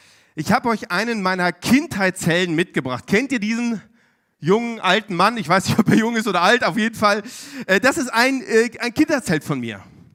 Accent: Bielefeld, North Rhine-Westphalia, Germany; Ich komme aus Bielefeld und Bielefeld ist einer der, wie soll ich sagen, der hässlichsten Städte in Deutschland.

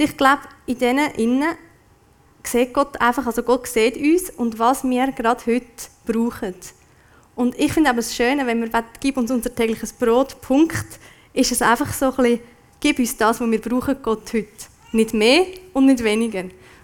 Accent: Switzerland; dass wir als Schweizer einfach denken

